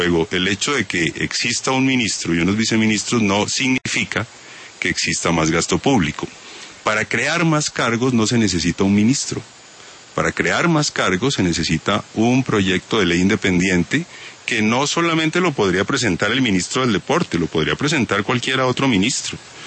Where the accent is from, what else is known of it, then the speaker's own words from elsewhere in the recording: Putumayo, Colombia; yo vengo de una región pobre, vengo del Putumayo.